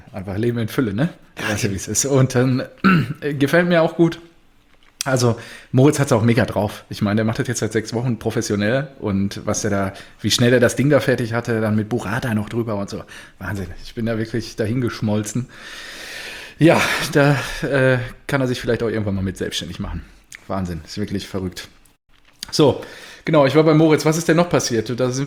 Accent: Herdecke, North Rhine-Westphalia, Germany; born there; Ich sag so, ey, bin ich geboren hier, Herdecke.

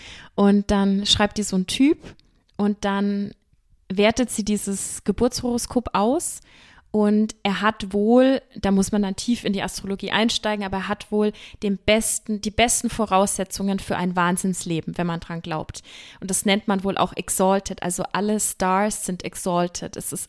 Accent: Germany; weil ich als Deutsche habe mir angemaßt, über New York zu schreiben

